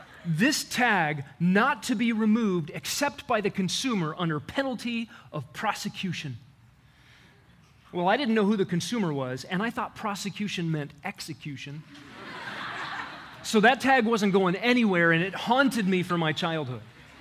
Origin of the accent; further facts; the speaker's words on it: Alaska, United States; My elementary school years, I grew up in Alaska, and I was afraid of three things.